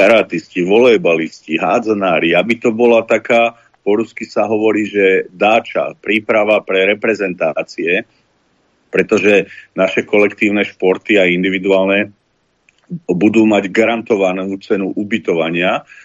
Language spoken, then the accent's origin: Slovak; Revúca, Banská Bystrica Region, Slovakia; keďže som z malého mesta 15-tisícového z Revúcej